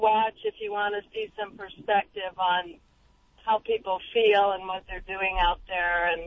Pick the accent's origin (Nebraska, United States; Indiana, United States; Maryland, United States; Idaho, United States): Idaho, United States; I grew up in Idaho and knew a lot of ranchers and farmers